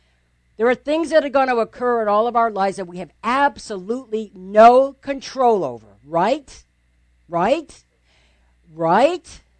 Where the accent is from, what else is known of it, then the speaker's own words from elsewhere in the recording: Rhode Island, United States; moved away; I mean, I'm from New England, right? Rhode Island, where there's lots of snow right now. And I moved to Florida for a good reason.